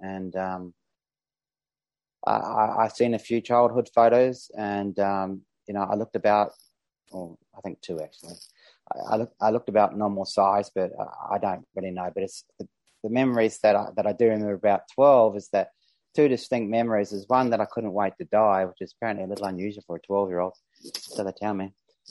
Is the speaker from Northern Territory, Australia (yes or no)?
no; Sydney, New South Wales, Australia; Being compulsive overeater, and then I'm from Sydney, Australia, where it's evening.